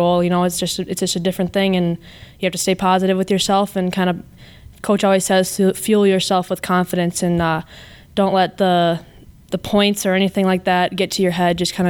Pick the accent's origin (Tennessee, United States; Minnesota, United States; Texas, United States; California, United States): Minnesota, United States; Delano; I come from Delano. It's a small town, kind of like Bemidji.